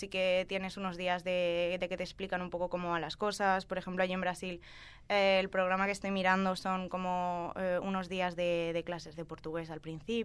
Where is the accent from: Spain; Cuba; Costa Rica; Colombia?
Spain; Utiel, Valencian Community; los que están aquí cerquita de Valencia van a un campamento que bueno, está en Requena, que es mi pueblo rival.